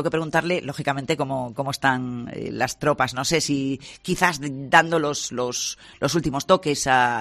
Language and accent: Spanish; Asturias, Spain; somos muchos los asturianos que estamos realmente emocionados con este evento